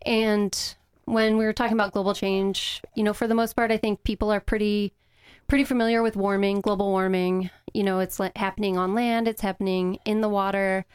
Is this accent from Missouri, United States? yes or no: no; Ohio, United States; Well, so I'm actually from the Midwest. I'm from Ohio